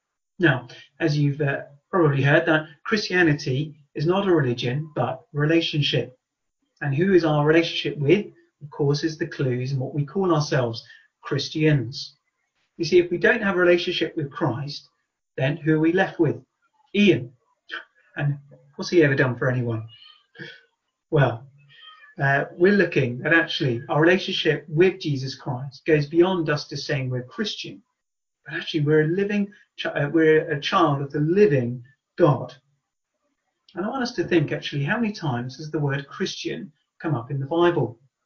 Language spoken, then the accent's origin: English; England, United Kingdom; Being English, I often say that we won the World Cup.